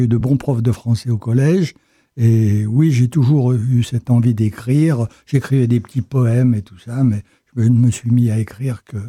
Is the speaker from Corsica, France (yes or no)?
no; Montluçon, Auvergne-Rhône-Alpes, France; Je me moque ironiquement de ma ville qui n'a rien à voir avec Hollywood, mais l'histoire raconte l'itinéraire d'un jeune montluçonnais